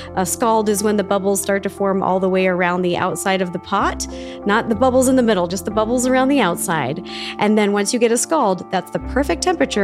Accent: Seattle, Washington, United States; I grew up in Seattle, home of the original Starbucks.

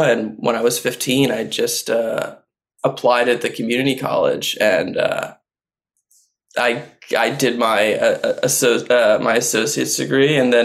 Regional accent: Yuma, Arizona, United States; Yeah, I grew up originally in Yuma, Arizona

